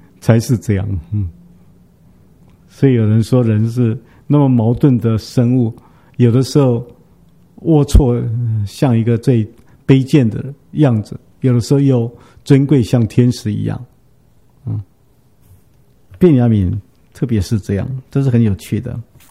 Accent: Taiwan; 像我们台湾话就把右手叫做正手，正边，左手叫做反边

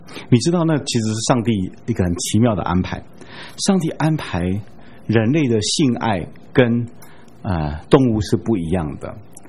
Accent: China; 我们中国人不是都称这个叫做受欲受性嘛？

